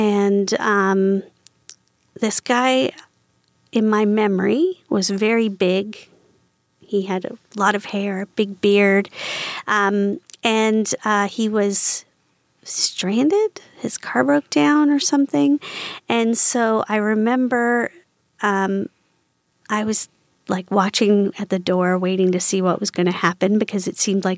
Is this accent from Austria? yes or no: no; East Coast, Canada; Well, I'm from the East Coast. of Canada.